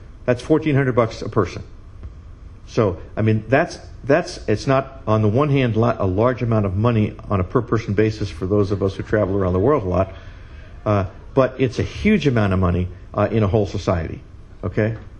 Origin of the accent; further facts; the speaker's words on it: McLean, Virginia, United States; M&M Mars Company, which actually is located in my hometown in McLean, Virginia.